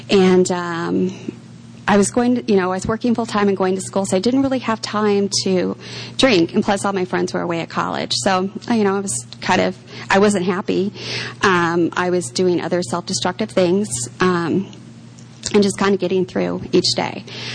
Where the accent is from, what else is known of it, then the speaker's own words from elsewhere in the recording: Seattle, Washington, United States; moved away as an adult; now in Florida, United States; because I grew up in Seattle, by the way, I think I forgot to mention that, by moving from Seattle to Florida to be closer to his dear family